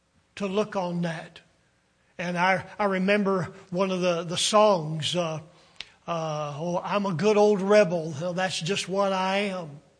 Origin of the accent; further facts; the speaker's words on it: Richmond, Virginia, United States; I grew up in Virginia the majority of my childhood, and living in Virginia, Virginia history is taught in school